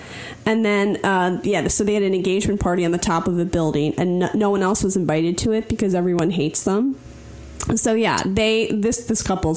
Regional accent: East Coast, United States; How many people do you know, since we're all from the East Coast, we know people who come from a ton of money, correct?

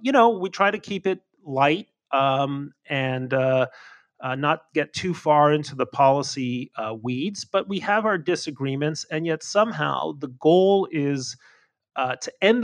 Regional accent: Mexico; I grew up in Mexico. I speak fluent Spanish. My dad was a Mexican citizen.

